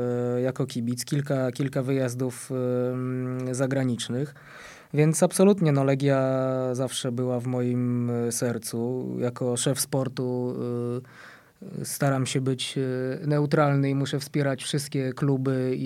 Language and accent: Polish; Warsaw, Masovian Voivodeship, Poland; wychowałem się na Mokotowie, mieszkam przy Belwederskiej, więc na stadion Legii zawsze miałem bardzo, bardzo blisko.